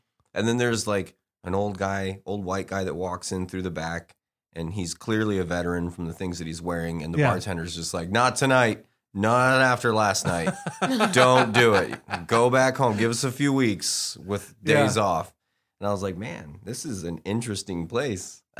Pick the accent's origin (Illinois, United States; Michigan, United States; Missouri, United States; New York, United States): Illinois, United States; Chicago; I went to college in Denver, and I'm from Chicago.